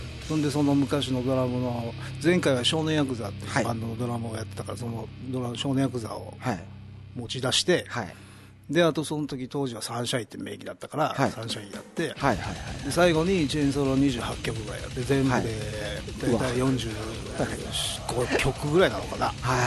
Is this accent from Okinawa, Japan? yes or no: yes; Miyakojima, Okinawa, Japan; ちょっとねあの故郷の宮古島の方で歌い出しをしたかったから